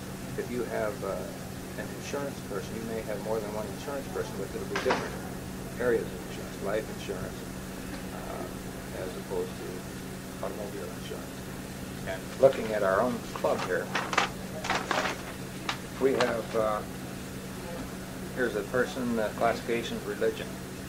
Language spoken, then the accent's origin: English; Hastings, Michigan, United States; But I went to Rotary Club, Hastings, Michigan, which is my hometown